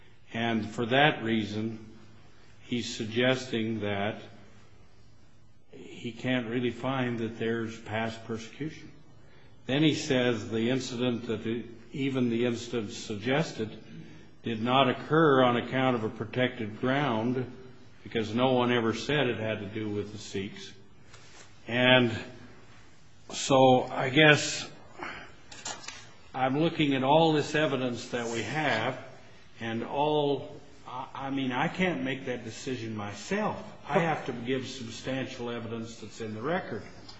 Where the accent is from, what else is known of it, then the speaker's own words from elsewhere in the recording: Idaho, United States; And I admit I'm from Idaho